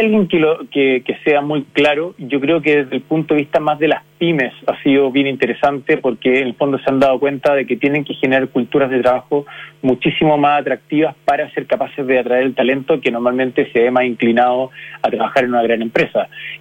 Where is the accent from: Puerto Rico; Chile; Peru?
Chile